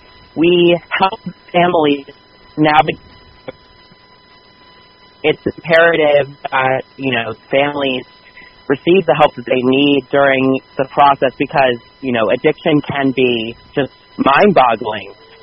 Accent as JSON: {"language": "English", "town": "Morristown", "region": "New Jersey", "country": "United States", "tie": "born or raised there", "also_born_or_lived": "New York City", "said": "so I grew up in New York City in the Big Apple, and until I was about 5.5 years old. Then my family moved right outside of the city to Morristown, New Jersey."}